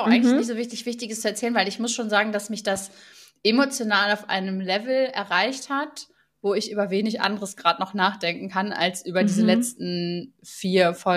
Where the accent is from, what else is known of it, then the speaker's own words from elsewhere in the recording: North Rhine-Westphalia, Germany; ich bin nicht in Dortmund aufgewachsen, sondern in einem Dorf neben Dortmund